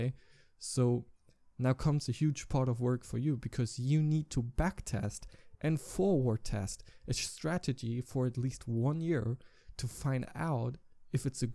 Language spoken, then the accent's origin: English; Germany; English is a second language; I'm 20 years old, I come from Germany